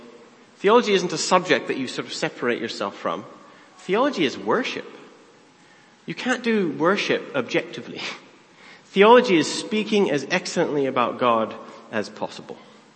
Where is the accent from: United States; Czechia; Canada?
Canada; So I'm originally Canadian.